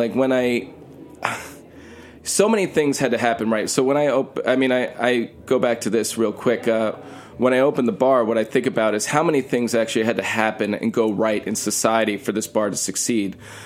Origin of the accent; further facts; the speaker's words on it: New York, United States; my background kind of being Jewish New Yorker, this is going to be slightly different